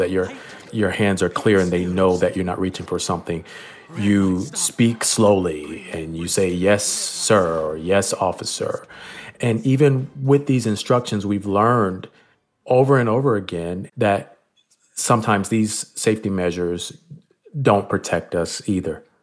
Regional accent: Montgomery, Alabama, United States; I grew up in Montgomery, Alabama, so I received a lot of firsthand stories from my parents about the civil rights movement and also from my grandparents.

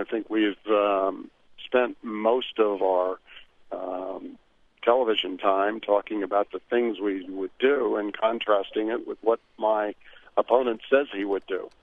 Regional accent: Midwest, United States; Believe it or not, I grew up in the Midwest, and I'm still a Chicago White Sox fan

